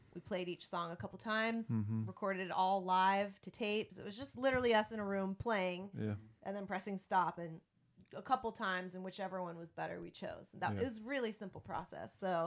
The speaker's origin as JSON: {"language": "English", "country": "United States", "tie": "born or raised there", "said": "as like an Asian woman, mixed race woman growing up in America"}